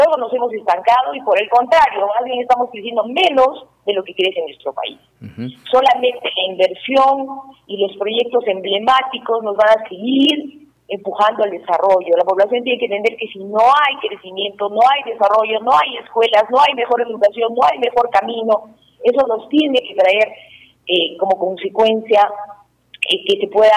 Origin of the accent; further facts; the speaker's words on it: Arequipa, Peru; tenemos la obligación como arequipeños de apoyarlo